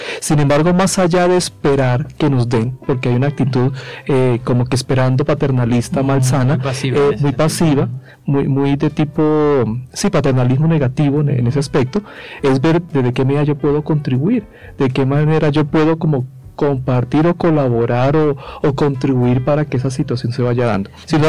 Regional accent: Colombia; yo soy colombiano porque mi cultura, mi manera de ser, me identifica en cualquier parte del mundo.

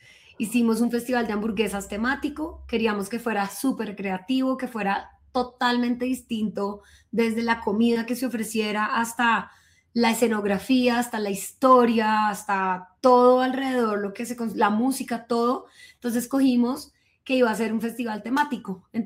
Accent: Bogotá, Colombia; como bogotanos también

